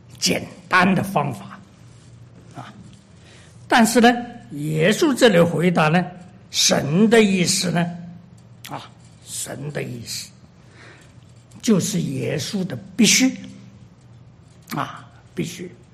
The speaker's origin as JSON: {"language": "Chinese", "country": "China", "said": "所以我们中国人讲的好啊"}